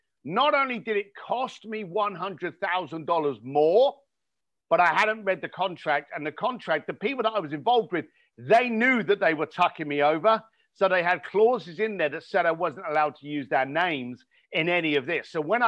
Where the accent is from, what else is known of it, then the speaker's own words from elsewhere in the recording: Ireland; I'm an Irish boy and I'm an Irish Catholic.